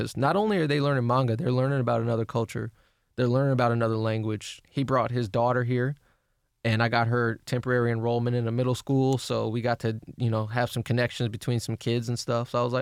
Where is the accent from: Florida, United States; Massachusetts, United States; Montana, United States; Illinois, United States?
Illinois, United States; Champaign-Urbana; So I grew up in Champaign-Urbana, and I remember being a kid, my parents dragging me out to the art museum